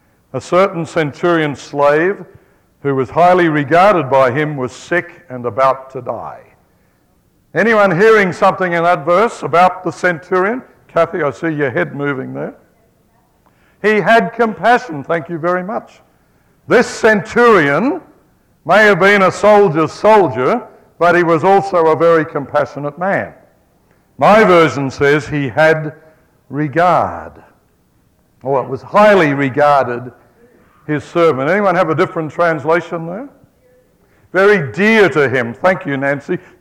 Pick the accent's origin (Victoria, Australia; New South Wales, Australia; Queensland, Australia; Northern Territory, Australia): Victoria, Australia; Melbourne; I'm from Melbourne, and I used to praise God every day that there were 400 miles of water between Melbourne and the island state of Tasmania, that we weren't connected even.